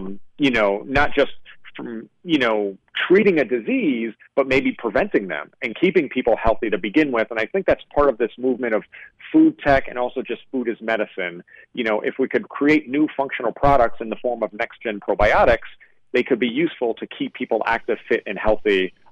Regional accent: New York, United States; So, you know, I grew up in New York.

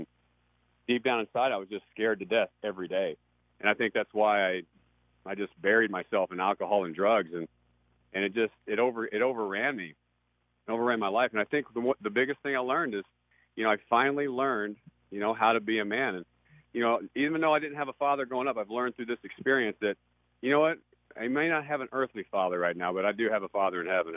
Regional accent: Texas, United States; I'm a small kid from Texas and shy kid from Texas. And I was growing up in the Bible Belt.

